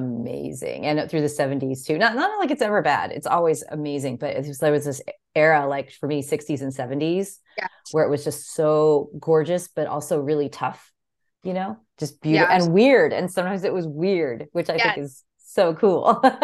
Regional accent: San Diego, California, United States; I grew up in San Diego and my mom's side is Colombian.

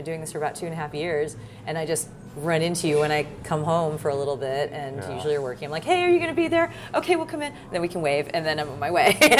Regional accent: San Diego, California, United States; I'm so proud of how far my hometown has come. But if you get this podcast listened to in time and you're in San Diego

